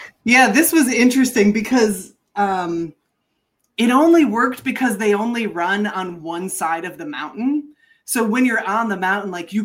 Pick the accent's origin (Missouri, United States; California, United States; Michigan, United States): Michigan, United States; I'm from Michigan, I'm from the Midwest, and in the Midwest you don't really, there's not as many bars.